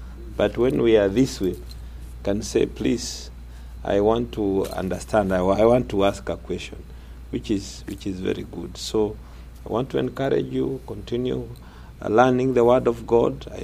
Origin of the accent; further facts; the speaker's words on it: Kenya; now in United States; all the way, and my wife, Pastor Lydia. We are from Kenya. We are visiting.